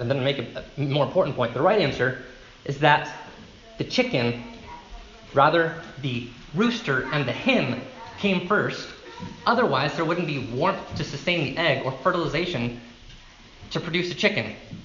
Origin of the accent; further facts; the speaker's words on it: Southern United States, United States; accent: Southern; In case my southern accent betrayed me, your thanking, as in Thanksgiving, reveals your thinking